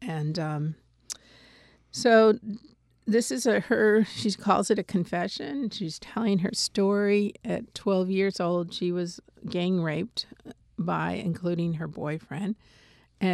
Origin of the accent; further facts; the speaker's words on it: Granby, Massachusetts, United States; And I was an uphill walker also.